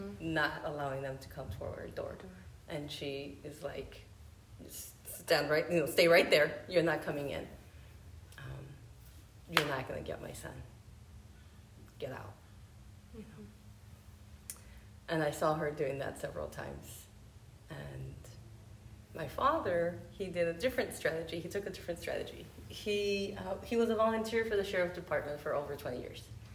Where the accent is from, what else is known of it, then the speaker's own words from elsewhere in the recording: Los Angeles, California, United States; So I grew up in East